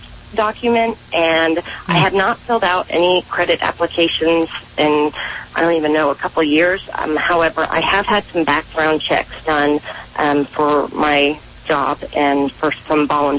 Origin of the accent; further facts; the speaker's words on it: Atlanta, Georgia, United States; now in Houston, United States; I'm from Atlanta, and but I live in Texas now, and I live in Houston